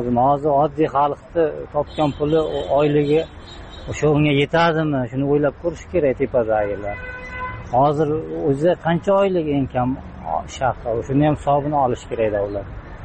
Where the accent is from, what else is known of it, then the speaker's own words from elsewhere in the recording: Qashqadaryo Region, Uzbekistan; Bizlar o'zim Qashqadaryodanman.